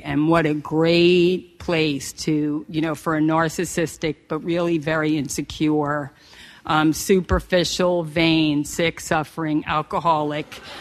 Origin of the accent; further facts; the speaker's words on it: Manhasset, New York, United States; I grew up in Manhasset, Long Island. I was the youngest of three.